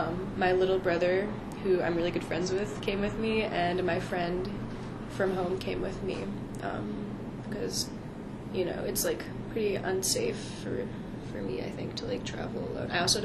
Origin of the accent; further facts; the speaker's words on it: Boston, Massachusetts, United States; I grew up in Boston, and I traveled a fair amount as a kid